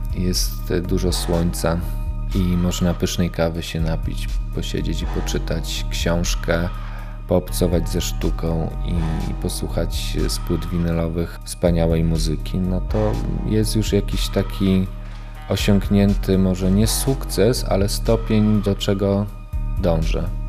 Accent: Przemyśl, Subcarpathian Voivodeship, Poland; Ja urodziłem się w Przemyślu. I tam się wychowywałem, blisko Bieszczad.

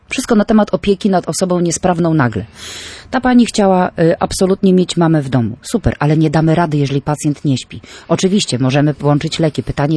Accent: Gdańsk, Pomeranian Voivodeship, Poland; No, akurat tutaj my jesteśmy z Gdańska.

